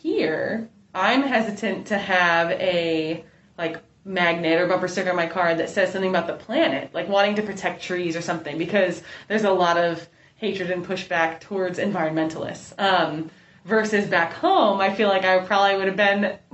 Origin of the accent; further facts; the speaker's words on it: New York, United States; We're from New York State, but they had to go to Vermont to be able to get married because same-sex marriage wasn't legal yet in New York.